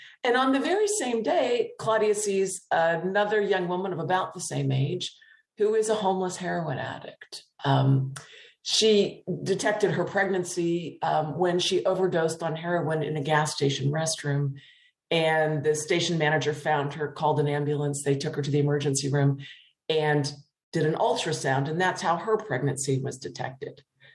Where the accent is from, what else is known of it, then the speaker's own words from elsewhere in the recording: Appalachia, United States; I'm from a working class background. I grew up in Northern Appalachia, in coal mining country. And the people surrounding me were working class people too.